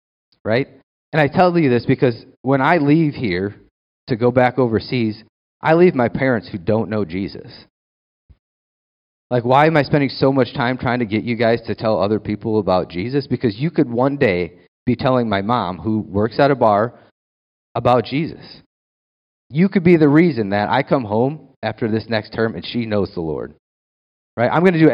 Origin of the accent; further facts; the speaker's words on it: Dubuque, Iowa, United States; an hour and a half away from where I grew up in Dubuque. So this picture is actually taken in Dubuque.